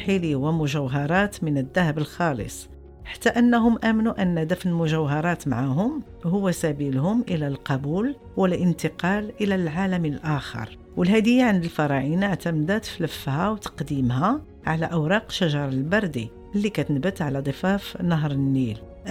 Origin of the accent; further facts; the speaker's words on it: Morocco; اختيار هدايا اللي كتشبهنا وكتمثلنا كمغاربة